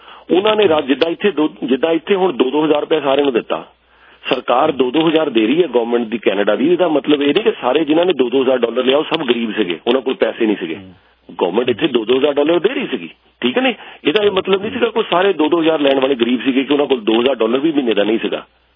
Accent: Punjab, India; ਅਸੀਂ ਪੰਜਾਬ ਤੋਂ ਹਾਂ, ਤੁਸੀਂ ਅਸੀਂ, ਆਪਾਂ ਸਾਰੇ ਲੋਕ ਉੱਥੇ ਖਾਂਦੇ ਪੀਂਦੇ ਘਰਾਂ ਤੋਂ ਆਏ ਹਾਂ

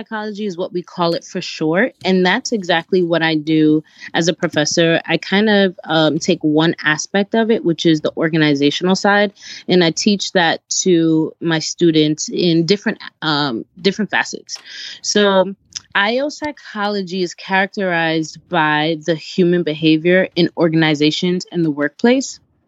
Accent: Brooklyn, New York, United States; I'm from Brooklyn, New York, and I'm an organizational strategist and an event planner.

